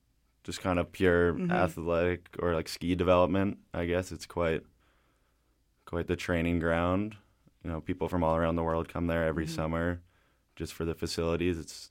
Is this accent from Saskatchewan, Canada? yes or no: no; Whistler, British Columbia, Canada; My parents are big skiers, so they they threw me into it, and I grew up in Whistler, so it's kind of natural.